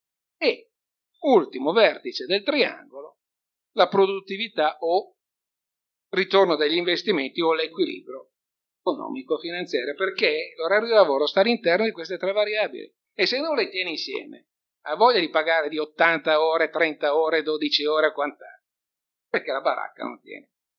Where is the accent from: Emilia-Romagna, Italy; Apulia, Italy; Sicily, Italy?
Emilia-Romagna, Italy; lo dico con grande confidenza perché sono emiliano anch'io